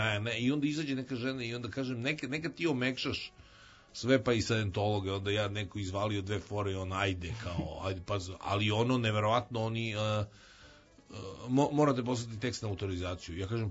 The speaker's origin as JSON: {"language": "Serbian", "region": "Belgrade", "country": "Serbia", "tie": "born or raised there", "said": "ja sam odrastao pored Beogradskog Hyde Parka"}